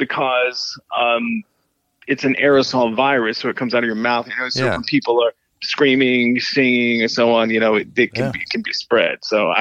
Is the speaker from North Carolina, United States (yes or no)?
yes; North Carolina, United States; No, I grew up in North Carolina, so that's about it.